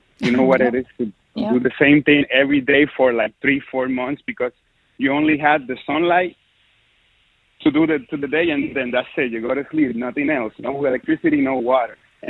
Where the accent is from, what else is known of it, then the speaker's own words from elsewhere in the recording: Bayamón, Puerto Rico; moved away as an adult; now in United States; First things first, I'm from Puerto Rico, born and raised in Bayamón, Loma Verde. Moved here recently in 2019